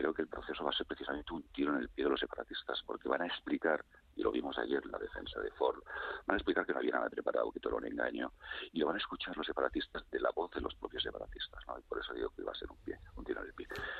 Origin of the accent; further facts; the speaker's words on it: Catalonia, Spain; por la otra mitad de los catalanes, que somos catalanes libres de nacionalismo